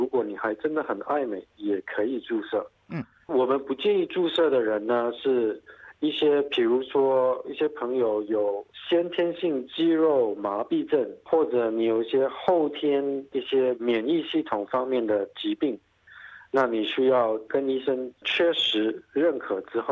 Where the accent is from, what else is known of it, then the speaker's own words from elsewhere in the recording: Malaysia; moved away as an adult; now in Australia; 我是从马来西亚来到澳大利亚学医的，在2000年的时候到墨尔本的摩纳西大学成为这个全科医生已经有将近10年了。